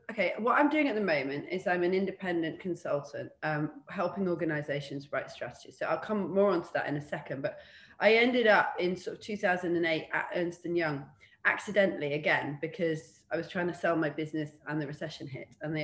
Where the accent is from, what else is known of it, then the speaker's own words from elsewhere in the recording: North West England, United Kingdom; So I grew up in Cheshire